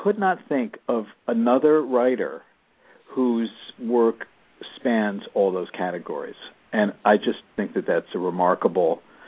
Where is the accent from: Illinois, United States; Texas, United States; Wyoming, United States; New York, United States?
New York, United States; Port Washington; But that part of Long Island was the North Shore. Winnie grew up in Roslyn. I grew up in Port Washington